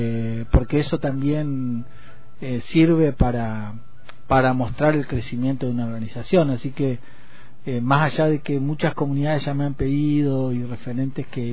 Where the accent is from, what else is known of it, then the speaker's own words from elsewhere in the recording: Valcheta, Río Negro, Argentina; yo nací y crecí en los pueblos, allá en Mencue. Yo nací en Balcheta.